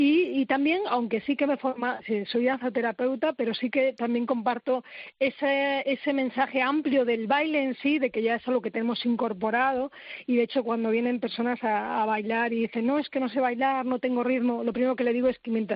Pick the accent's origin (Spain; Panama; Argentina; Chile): Spain; Galicia; en gallego concretamente, que yo soy de Galicia